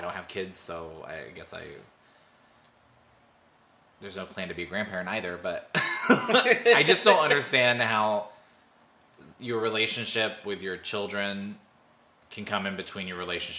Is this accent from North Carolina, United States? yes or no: no; Jacksonville, Florida, United States; But I grew up in Jacksonville, and they have these big communities, too